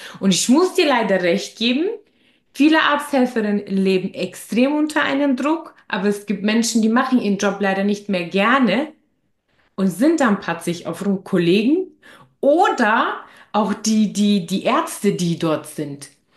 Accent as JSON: {"language": "German", "region": "Bavaria", "country": "Germany", "said": "Es gibt es aber auch in Bayern, wo ich herkomme, dass man dann die Leute besucht mit einem Präsentchen und so."}